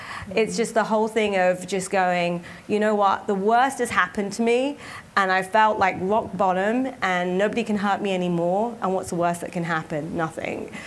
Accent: England, United Kingdom; now in United States; I was this woman from England. I didn't have an Ivy League background. I wasn't, you know, hadn't founded a company before. I moved here. I had this funny accent that half the people didn't understand.

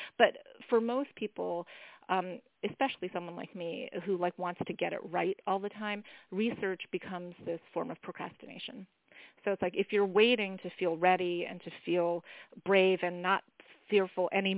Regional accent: United States; the real truth, though, is that I'm an American adult, and I can change and grow and be whoever the heck I want.

